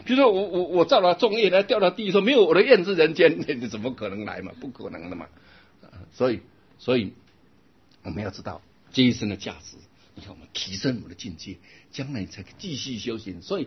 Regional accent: China; 我们中国人很能忍啊，真的很能忍

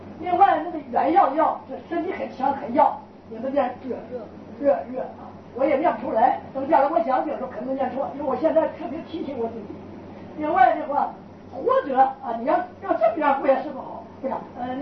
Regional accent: northern China, China; 我是北方人，有的字啊发音不正确， 大家不要误会。我举几个例子呢，我的家乡习惯，我小时候读书啊，住下这个念正念，现在一下改不过来。

